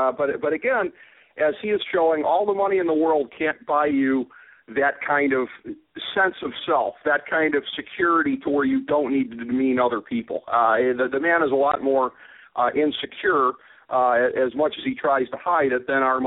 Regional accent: Ohio, United States; My home state governor, John Kasich, angling pathetically to try to stay relevant with a win in Ohio

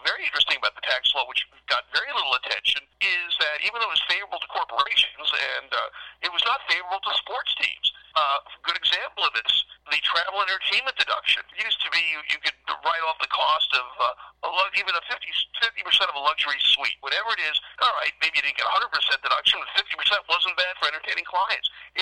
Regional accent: Philadelphia, Pennsylvania, United States; now in New York, United States; I mean, I'm from Philly, and I know where that is a great sports town.

